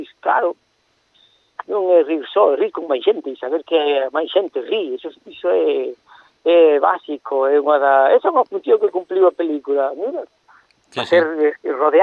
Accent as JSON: {"language": "Galician", "town": "Vigo", "region": "Galicia", "country": "Spain"}